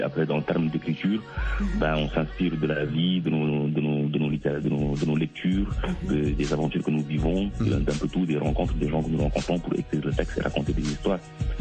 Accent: Senegal; moved away as an adult; now in France; moi je suis sénégalais. En fait, je suis né et j'ai grandi au Sénégal.

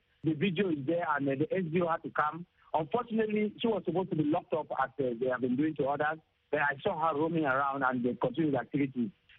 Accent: Muyuka, Southwest Region, Cameroon; I am from Moyuka, Tiko Aninde.

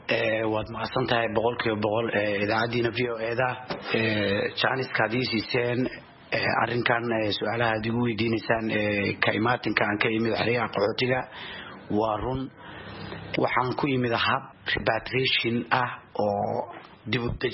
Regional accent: Mogadishu, Banaadir, Somalia; born there; moved away; bandhigani Muqdisho ayaan ku dhashay oo ka qaxay

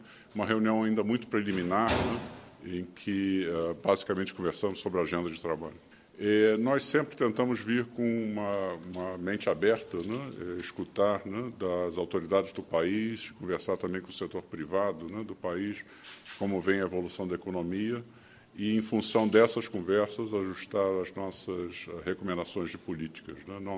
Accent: Rio de Janeiro, Brazil; me lembra muito a minha cidade natal, né, do Rio de Janeiro

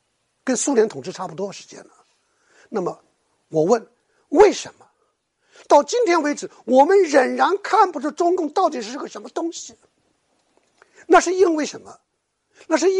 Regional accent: China; 我们中国人认为

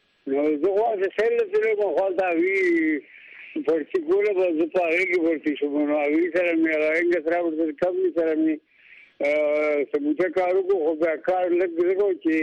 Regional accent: Peshawar, Khyber Pakhtunkhwa, Pakistan; زه په کال 1960 کې پیدا شوم او زموږ د کلی نام هغه مترا دا د ورسک روډ باندې یو کلی دی ورسک روډ باندې پیښور کې

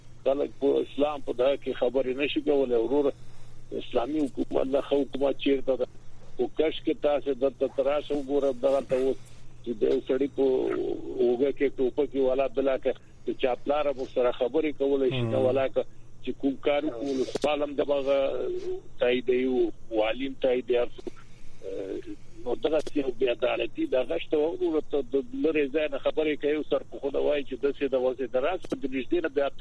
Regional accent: Afghanistan; موږ خو په افغانستان کې ناست یو، په خپل کلي کې ناست یو

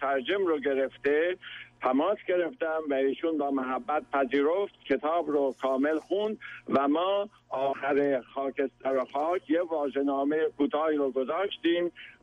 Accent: Khorasan, Iran; مسئله اینه که من چون خراسانی هستم

